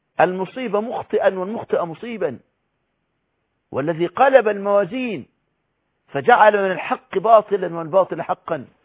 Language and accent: Arabic; Egypt; كان عندنا في مصر محاكم شرعية من أيام الخلافة استمرت حتى الستينيات